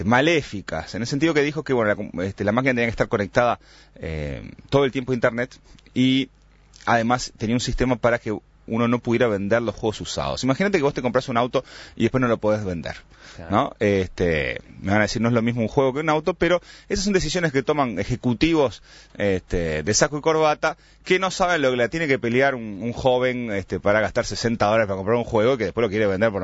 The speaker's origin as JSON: {"language": "Spanish", "country": "Uruguay", "said": "uno como uruguayo dice, ¿y esto va a funcionar en Uruguay?"}